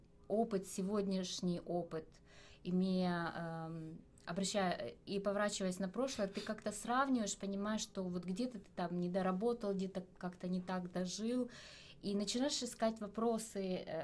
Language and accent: Russian; Chernivtsi, Chernivtsi Oblast, Ukraine; born there; also born or lived in Kyiv; Я из Украины, я родилась в городе Черновцы.